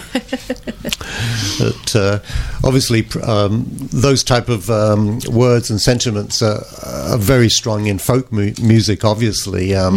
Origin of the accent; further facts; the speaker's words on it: United Kingdom; Being British, I love tea